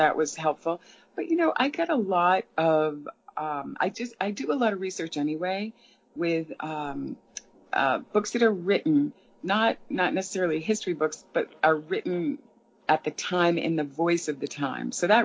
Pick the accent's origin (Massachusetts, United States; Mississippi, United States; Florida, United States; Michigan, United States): Massachusetts, United States; we had moved up to Connecticut, because I'm from Massachusetts, and I kept going north from New York, trying to, get more and more New England.